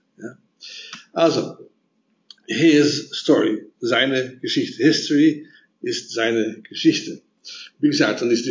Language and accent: German; Netherlands; German is a second language; now in Germany; Ich bin verheiratet, habe einen Sohn. Und wir sind aus den Niederlanden. Das hört man sofort.